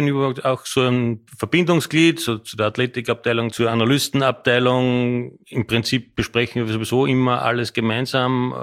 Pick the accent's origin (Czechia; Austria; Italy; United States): Austria